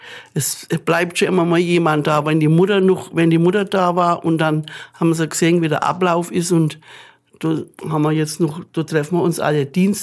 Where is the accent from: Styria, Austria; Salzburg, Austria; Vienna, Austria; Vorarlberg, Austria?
Styria, Austria; Turnau; Ich komme ursprünglich aus Turnau